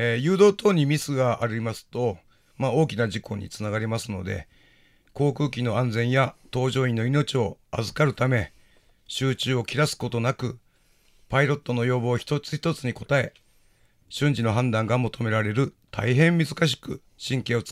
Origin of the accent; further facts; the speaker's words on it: Kochi, Japan; now in Okinawa, Japan; 出身は高知県安芸郡です。沖縄勤務も広報配置も初めてで